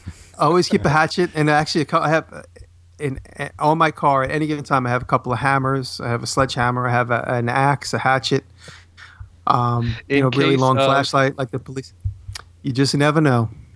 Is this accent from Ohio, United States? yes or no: no; New York, United States; because I'm from New York, everybody always assumes I'm like a mafioso